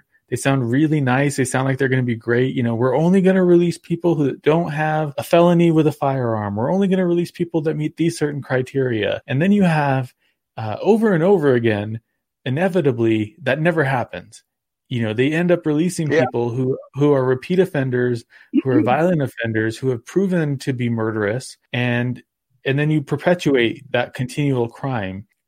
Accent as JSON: {"language": "English", "region": "New Mexico", "country": "United States", "tie": "born or raised there", "said": "Yeah, I grew up in New Mexico. I grew up watching KOAT News with my grandparents."}